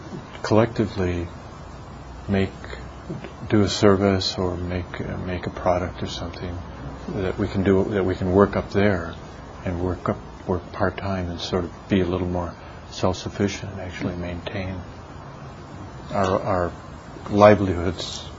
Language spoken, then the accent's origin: English; Chicago, Illinois, United States; and I come from Chicago. You know the Chicago Imagist movement, which is more.